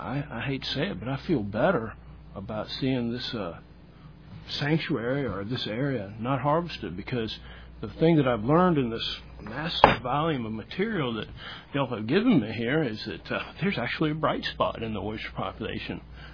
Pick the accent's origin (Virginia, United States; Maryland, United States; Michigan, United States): Virginia, United States; Bayford; and I grew up on Bayford with Roscoe and Hooksy Walker, attending a lot of the fellows that came in from Tangier, and I've cut my feet on oysters and watched that population go into just a bunch of mud.